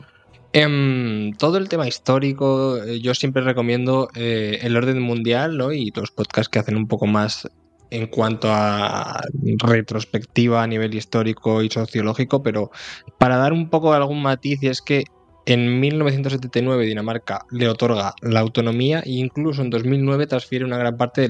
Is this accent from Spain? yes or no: yes; Alcázar de San Juan, Castilla-La Mancha, Spain; mi pueblo, Alcázar de San Juan, Nudo Ferroviario y Villa Imperial Romana son 35.000 habitantes